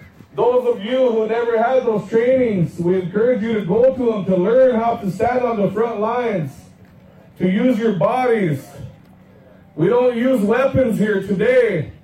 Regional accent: Manderson, South Dakota, United States; I'm from the Oyuste Band on the Pine Ridge Reservation, otherwise known as Manderson.

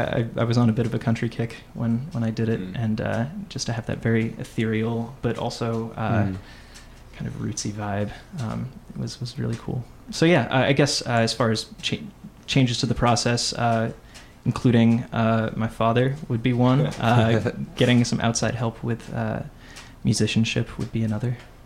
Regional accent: Boston, Massachusetts, United States; I had a lot of fun playing to my hometown in Boston, our hometown

